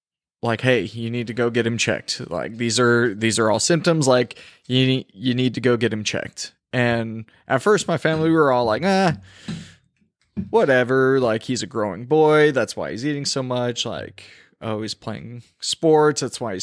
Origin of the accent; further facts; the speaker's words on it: El Paso, Texas, United States; I was raised in the South.